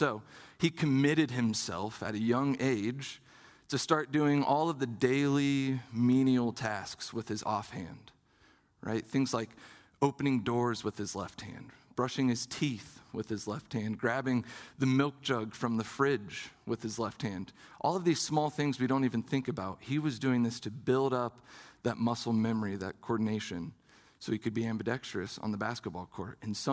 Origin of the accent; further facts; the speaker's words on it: Dayton, Ohio, United States; I'm from Southern Ohio, from the Dayton area, Southwest.